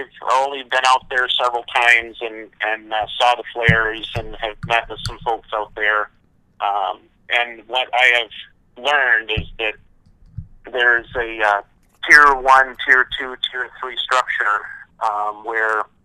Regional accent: Michigan, United States; I'm from Northern Michigan, so I grew up you know, with significant snowfall coming off Lake Michigan.

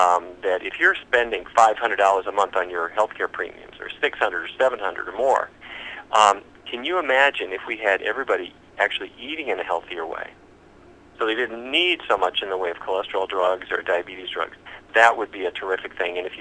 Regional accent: Fargo, North Dakota, United States; now in Washington, United States; I grew up in Fargo, but my office is now here in Washington, D.C.

